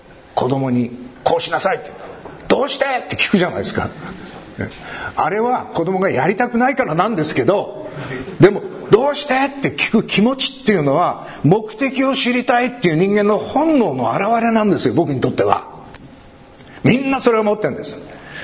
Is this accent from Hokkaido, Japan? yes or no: yes; Hokkaido, Japan; born there; 北海道の生まれだからかもしれません。